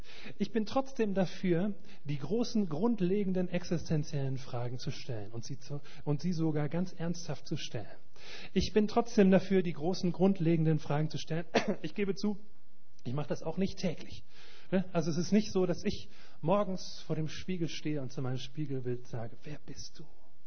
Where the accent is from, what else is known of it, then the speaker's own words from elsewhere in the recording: Rhineland, Germany; now in Greifswald, Germany; Aus Greifswald. Das heißt, ich komm ursprünglich aus dem Rheinland, aber ich wohne seit einigen Monaten in Greifswald.